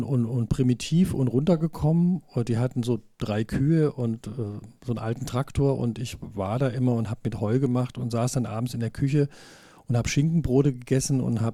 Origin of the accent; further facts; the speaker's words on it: Calw, Baden-Württemberg, Germany; Aber ich bin in Calw aufgewachsen, also im Nordschwarzwald.